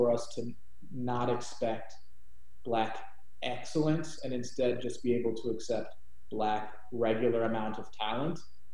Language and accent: English; Auburn Township, Ohio, United States; also born or lived in Cleveland / Portland; No, I'm from a small town called Auburn Township, Ohio. Did comedy in Cleveland for a couple of years and then moved to Portland for a while before coming down here when my wife got into grad school.